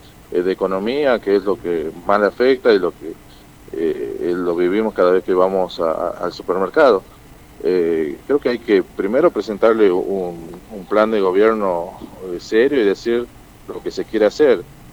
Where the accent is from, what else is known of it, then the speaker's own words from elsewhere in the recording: Tucumán, Argentina; lo que como tucumano, la mirada federal